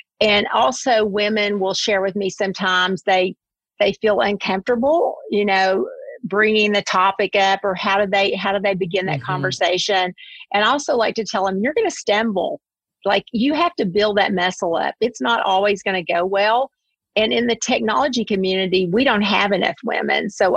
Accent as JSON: {"language": "English", "town": "Nancy", "region": "Kentucky", "country": "United States", "said": "I am from Kentucky, a small town called Nancy, Kentucky. It's a beautiful place in the bluegrass."}